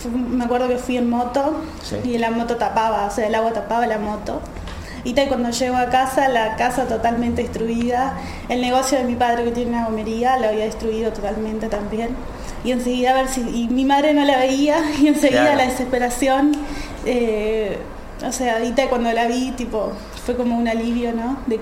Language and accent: Spanish; Dolores, Soriano, Uruguay; now in Montevideo, Uruguay; soy de allá de Dolores y estoy estudiando Ciencias Sociales acá en Montevideo.